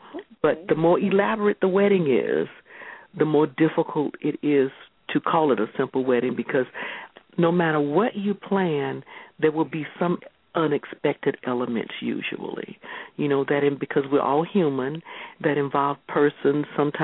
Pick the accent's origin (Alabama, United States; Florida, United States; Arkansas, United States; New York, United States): Florida, United States; Jacksonville; Oh, that's my hometown.